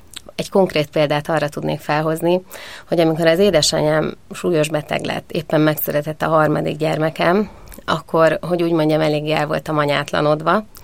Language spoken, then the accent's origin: Hungarian; Gyula, Békés, Hungary; born there; Én Gyulán születtem, édesapám orvos, anyukám matematika és rajzszakos tanár, és hát én nagyon-nagyon szerettem a gyulai környezetet.